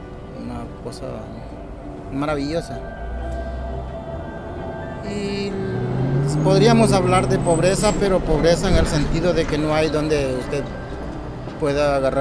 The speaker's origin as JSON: {"language": "Spanish", "town": "Tela", "region": "Atlántida", "country": "Honduras", "tie": "born there", "said": "Nací en el puerto de Tela, en Honduras."}